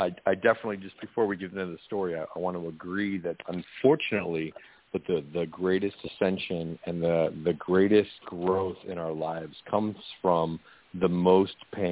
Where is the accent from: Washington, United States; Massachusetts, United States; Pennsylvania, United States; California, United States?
Washington, United States; Seattle; I'm 42 years old and I was raised in Seattle, Washington. And I grew up loving music, listening to music.